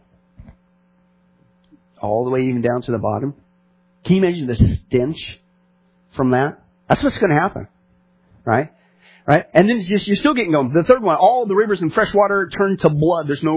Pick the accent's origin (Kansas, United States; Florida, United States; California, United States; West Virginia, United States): Kansas, United States; also born or lived in Nebraska; I grew up in Kansas and Nebraska, Tornado Alley.